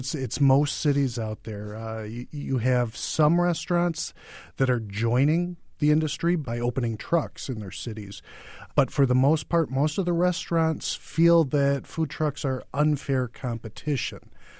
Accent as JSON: {"language": "English", "town": "Detroit", "region": "Michigan", "country": "United States", "tie": "born or raised there", "said": "one of the trucks that I've recently found is actually in my hometown of Detroit."}